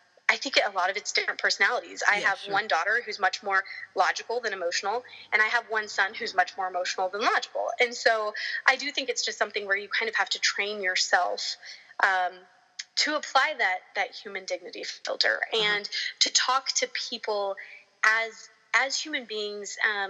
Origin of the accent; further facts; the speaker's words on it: Texas, United States; I think for me, war was kind of a hard one growing up in Texas and having military members in the family.